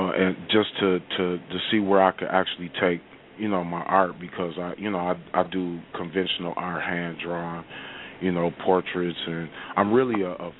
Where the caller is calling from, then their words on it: Milwaukee, Wisconsin, United States; I'm calling from Milwaukee. Yeah, yes, ma'am. Milwaukee, Wisconsin.